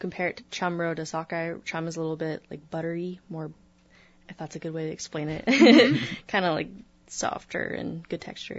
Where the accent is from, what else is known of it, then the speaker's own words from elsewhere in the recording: Bellingham, Washington, United States; now in Fairbanks, United States; a lot of people ask me if I grew up in Fairbanks. I didn't. I'm from Bellingham, Washington.